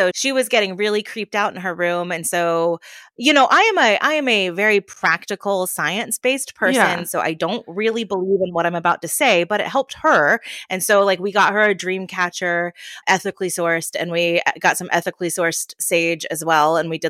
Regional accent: United States; I say it Fermi, but that's because I'm an American and we pronounce everything incorrectly.

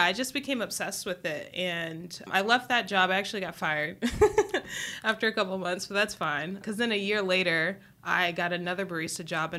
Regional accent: Washington, District of Columbia, United States; also born or lived in Northern Virginia; now in Phoenix, United States; I grew up in D.C., in the D.C. area.

